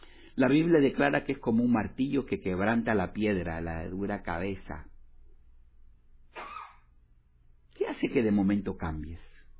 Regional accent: Peru; En Perú tenemos más mezcla indígena

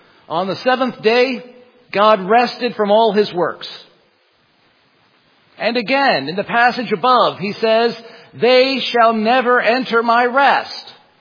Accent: Lynchburg, Virginia, United States; But I remember growing up in Lynchburg, Virginia, that something very strange happened on Sundays.

